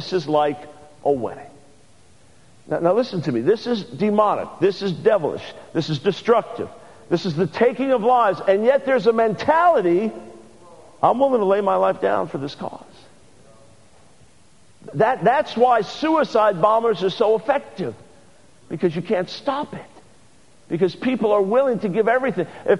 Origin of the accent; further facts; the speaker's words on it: United States; before God because I'm a rich American.